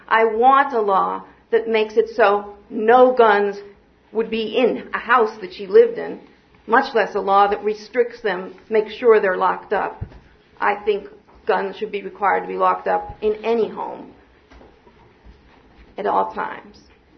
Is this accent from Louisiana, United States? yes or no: no; Ithaca, New York, United States; I was born in Ithaca, New York, and have lived here most of my life.